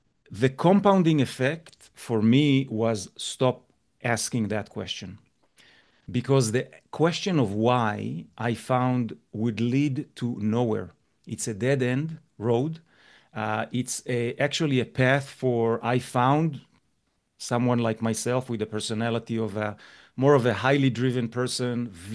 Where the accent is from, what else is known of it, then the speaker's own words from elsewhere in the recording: Israel; moved away; I grew up in a country that is very volatile by nature. I'm originally from Israel, left the country many, many years ago, almost 28 years ago.